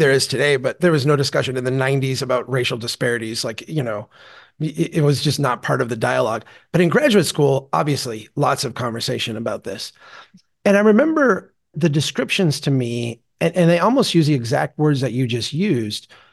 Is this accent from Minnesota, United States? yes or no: yes; Minnesota, United States; I'm a Minnesotan. We're not very argumentative types.